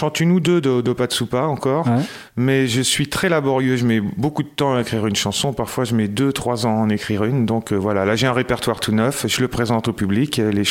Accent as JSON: {"language": "French", "town": "Poitiers", "region": "Nouvelle-Aquitaine", "country": "France", "said": "C'était dans la région de Poitiers, parce qu'on est de Poitiers, ouais."}